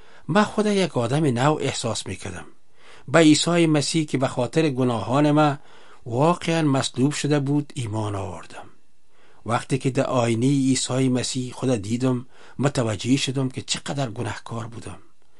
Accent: Kabul, Afghanistan; born there; ما در شهر کابل به دنیا آمدیم.

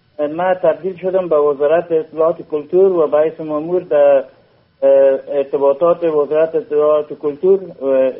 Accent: Kabul, Afghanistan; از سال 1325 در ولایت کابل در یک خانواده روشن فکر رو سرشناس به دنیا آمدیم و بزرگ شدیم.

